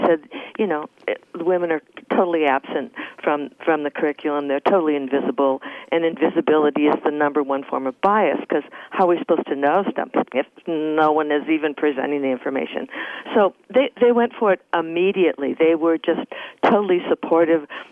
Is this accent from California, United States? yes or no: yes; California, United States; First of all, I was from California, and I'm sure that 85% of them were from the East Coast.